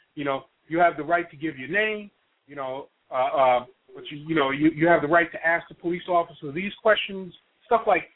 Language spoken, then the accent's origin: English; New York City, New York, United States; and I grew up in New York, by the way, New York City as a kid growing up